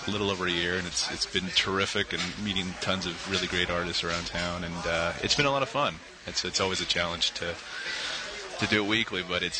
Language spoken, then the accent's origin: English; El Paso, Texas, United States; So I grew up in El Paso, Texas, and just kind of came north from there.